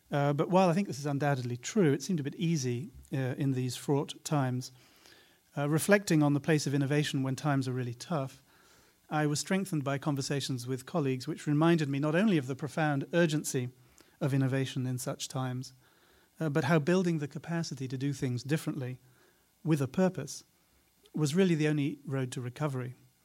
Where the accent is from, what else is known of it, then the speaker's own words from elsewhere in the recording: United Kingdom; I try really hard not to quote my countrymen too much, especially large cigar-smoking ones.